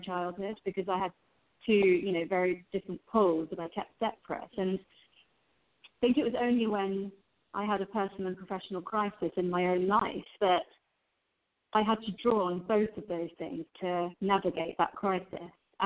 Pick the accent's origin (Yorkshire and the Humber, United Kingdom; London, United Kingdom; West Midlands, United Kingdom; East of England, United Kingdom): London, United Kingdom; not really to do with the way that I wanted to live my life as a teenager growing up in London. You know, I thought it was an Indian thing or a Hindu thing